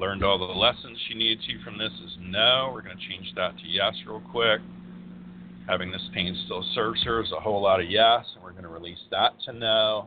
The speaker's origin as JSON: {"language": "English", "region": "the South", "country": "United States", "said": "too bad, I'm from the South, and I'm, you know, the old guy now"}